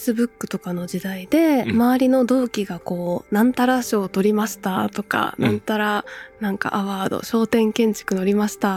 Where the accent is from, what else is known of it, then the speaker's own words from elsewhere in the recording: Wakayama, Japan; まだまだウブで和歌山の田舎から出てきたばかりだったので